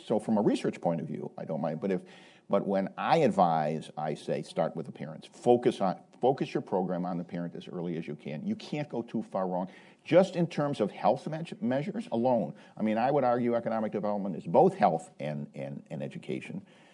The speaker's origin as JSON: {"language": "English", "town": "Detroit", "region": "Michigan", "country": "United States", "tie": "born or raised there", "said": "Detroit, my hometown, something like 75% of the children in that town don't graduate high school"}